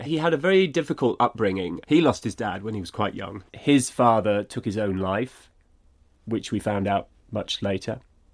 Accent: Edinburgh, Scotland, United Kingdom; I went to a lovely primary school round the corner from where I grew up in Morningside in Edinburgh, called South Morningside, and I spent 4 years there.

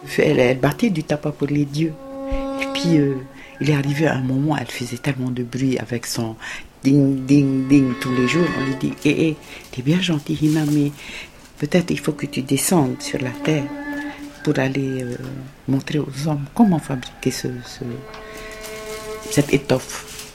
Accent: Omoa, Marquesas Islands, French Polynesia; Et donc, je suis native de Omoa, qui est la grande vallée de Fatuhiva. Et je fais partie de la tribu des Anainoa.

